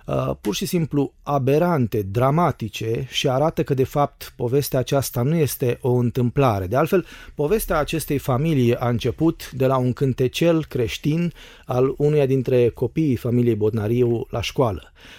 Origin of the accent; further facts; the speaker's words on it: Romania; Pentru noi, ca și români, după 25 de ani, 26, într-un fel luasem o pauză.